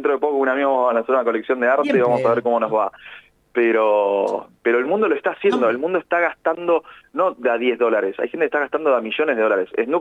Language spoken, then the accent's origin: Spanish; Argentina; como siempre nos gusta ser como buenos argentinos